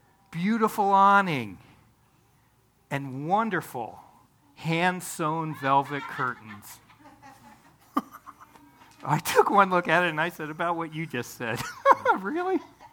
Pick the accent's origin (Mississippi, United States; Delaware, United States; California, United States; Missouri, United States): Delaware, United States; also born or lived in Minot, North Dakota; I said, well, I'm from Minot, North Dakota, but I grew up in Delaware.